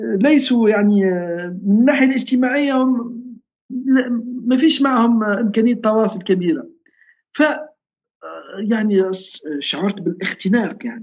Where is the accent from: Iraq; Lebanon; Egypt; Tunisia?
Tunisia; انطلاقا من موقعي كتونسي وكعربي، لازم أني أكون منفتح عن العالم لكن بلوني العربي.